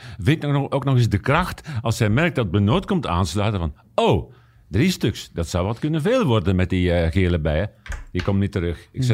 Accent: Belgium; Ik hoop uit de grond van mijn hart en als Belg

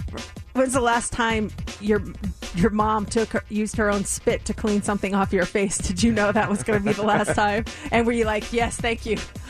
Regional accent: Colorado, United States; now in Las Vegas, United States; Okay, so born and raised in Colorado, and big sister to three awesome siblings, mom and dad, very strict.

